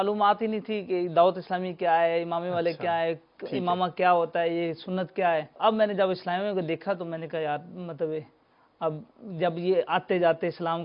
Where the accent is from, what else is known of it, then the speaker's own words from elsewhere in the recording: Sargodha, Punjab, Pakistan; تو اس شہر میں میری پیدائش ہوئی ہے.